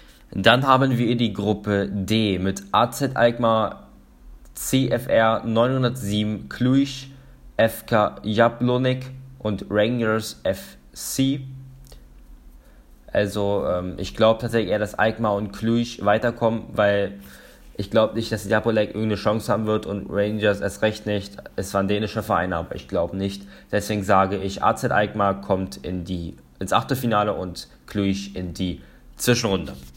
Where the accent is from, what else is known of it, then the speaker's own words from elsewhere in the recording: Berlin, Germany; ich bete für Berlin, weil ich bin Berliner.